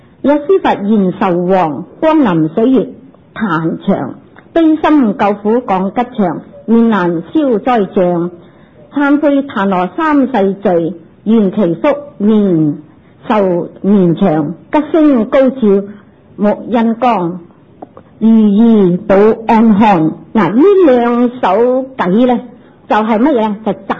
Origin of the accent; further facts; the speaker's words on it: China; 我们中国人有句那些什么西春就是写出入平安的